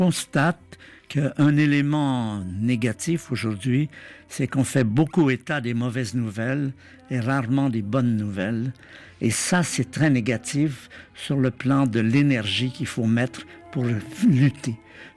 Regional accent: Canada; Moi, je me souviens, quand j'étais enfant au Canada

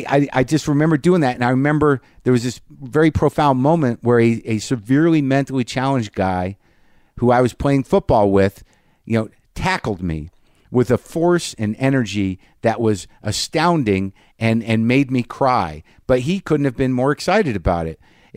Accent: Albuquerque, New Mexico, United States; also born or lived in New Jersey / Alaska; Now, as some of you know, I grew up here. Born in New Jersey, moved to Alaska, Albuquerque, 71, 72. Started here in third grade.

